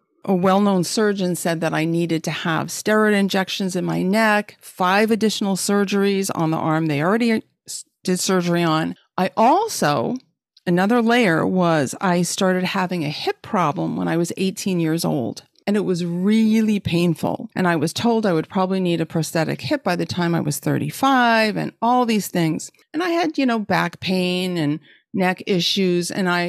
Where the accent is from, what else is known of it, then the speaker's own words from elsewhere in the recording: New York City, New York, United States; I was a little kid. I grew up in New York City.